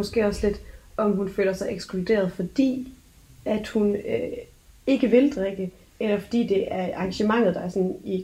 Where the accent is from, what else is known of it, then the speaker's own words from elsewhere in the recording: Aalborg, North Denmark Region, Denmark; jeg kommer fra Aalborg, og jeg er 23.